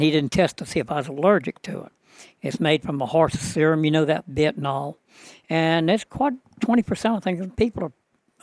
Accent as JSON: {"language": "English", "town": "Ponchatoula", "region": "Louisiana", "country": "United States", "tie": "born or raised there", "said": "In Louisiana, specifically around Ponchatoula, Hammond, which is about 50 miles north of New Orleans."}